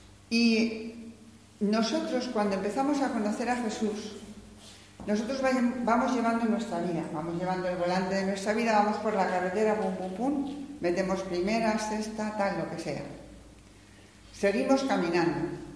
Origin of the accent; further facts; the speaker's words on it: Segovia, Castile and León, Spain; íbamos a Sepúlveda a un juicio